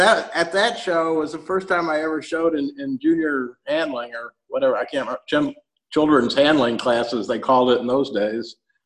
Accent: Texas, United States; also born or lived in Connecticut; I was born in Connecticut. When I was about two, my father's business was transferred to Texas.

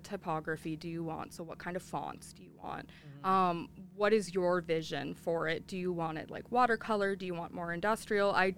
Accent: Sault Ste. Marie, Ontario, Canada; moved away as an adult; now in Fort McMurray, Canada; Sault Ste. Marie, Ontario.

